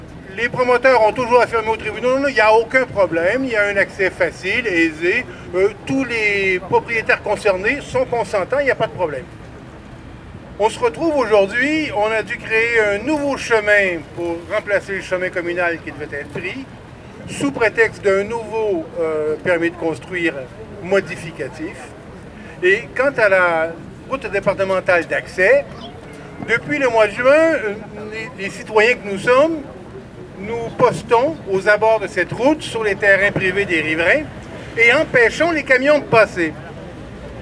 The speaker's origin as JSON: {"language": "French", "region": "Quebec", "country": "Canada", "said": "d'euros, excusez-moi, je suis québécois, des fois, ça m'échappe"}